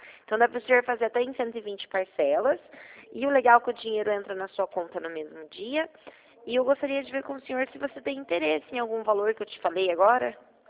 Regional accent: Mogi Guaçu, São Paulo, Brazil; eu sou de Mogi Guaçu

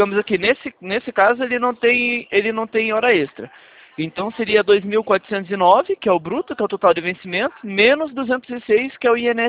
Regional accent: Paraná, Brazil; Só que eu sou aqui do Paraná.

